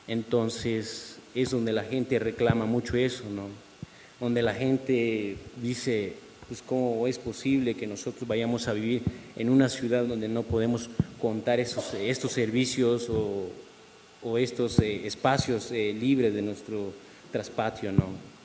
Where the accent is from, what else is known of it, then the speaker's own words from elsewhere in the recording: Santiago del Pinar, Chiapas, Mexico; Y además, como un pueblo indígena, como soy de Santiago del Pinar y como miembro de Santiago del Pinar, igual yo no me acostumbré a vivir en una ciudad tan pequeña, en unas casas tan pequeñas